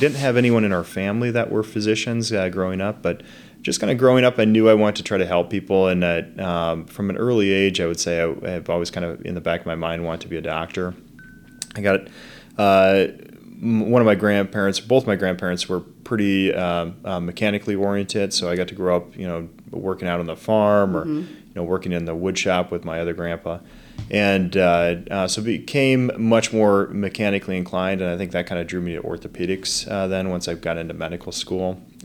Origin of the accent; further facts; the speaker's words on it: Fort Dodge, Iowa, United States; So born and raised in Fort Dodge, and after graduating from St. Edmunds, I went down to the University of Iowa, where I completed my undergraduate training.